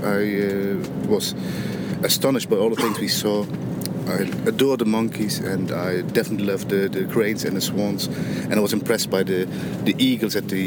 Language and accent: English; Netherlands; from the Netherlands.